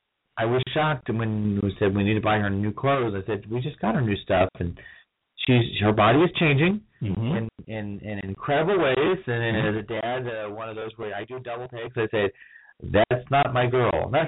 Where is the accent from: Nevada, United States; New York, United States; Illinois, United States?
Illinois, United States; Chicago; also born or lived in Columbus, Ohio; now in Texas, United States; my kids here in Texas, I grew up in Chicago and also in Columbus, Ohio, but we've had seasons.